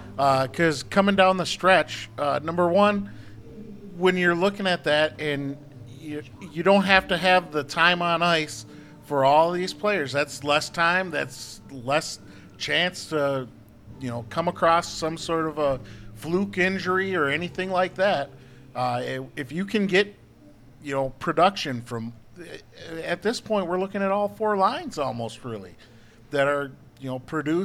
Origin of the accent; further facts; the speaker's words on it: Minnesota, United States; I just think that maybe it is me being a Minnesotan. You can probably tell I'm from here that I got hope.